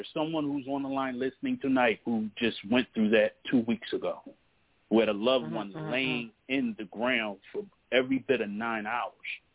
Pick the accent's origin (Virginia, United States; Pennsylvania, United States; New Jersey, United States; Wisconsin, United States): Pennsylvania, United States; Philadelphia; I'm from Philly. We trained.